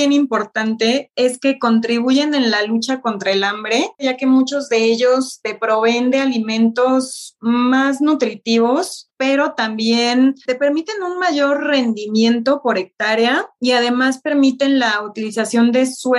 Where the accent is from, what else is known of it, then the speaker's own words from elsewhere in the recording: Xalapa, Veracruz, Mexico; Yo, para empezar, soy originaria de Jalapa, Veracruz.